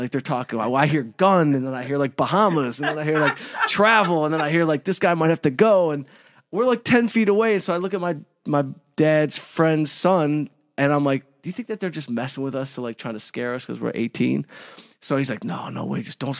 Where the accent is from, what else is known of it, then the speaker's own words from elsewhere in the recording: Detroit, Michigan, United States; So I grew up in Detroit, right? You know, I grew up outside Detroit